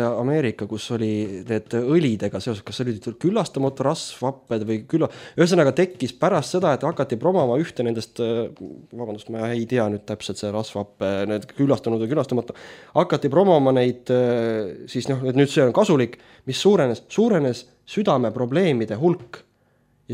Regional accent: Kehra, Harju County, Estonia; kui ma olin lapsepõlves, olin Kehras

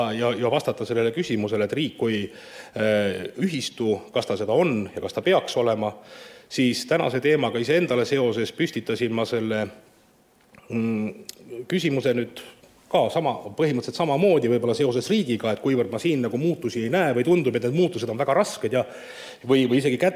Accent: Tartu, Tartu County, Estonia; kuigi ma olen ikkagi sündinud ja selles mõttes loen ennast põliseks liivimaalaseks, ehk ma olen tartlane, siis hetkel elan ma 30 kilometrit Tallinnast.

